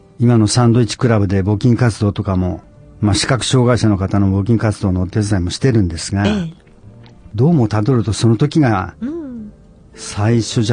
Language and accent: Japanese; Nagoya, Aichi, Japan; 名古屋の駅前です